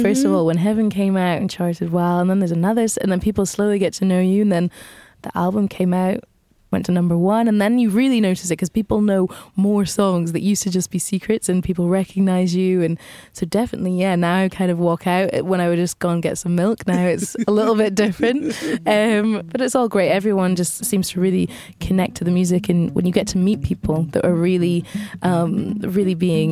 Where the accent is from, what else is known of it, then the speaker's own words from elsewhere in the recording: United Kingdom; we've kind of mixed that with things that we've listened to growing up in Britain, like, I don't know